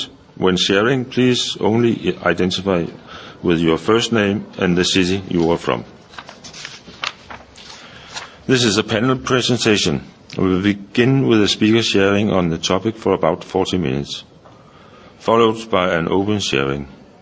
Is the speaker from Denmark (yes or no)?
yes; Denmark; I'm an alcoholic from Denmark.